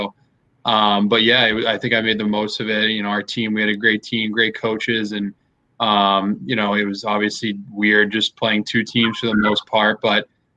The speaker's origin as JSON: {"language": "English", "town": "Lynnfield", "region": "Massachusetts", "country": "United States", "tie": "born or raised there", "said": "I mean, like I said, I grew up in Lynnfield, so I was around the Beanpot a lot growing up."}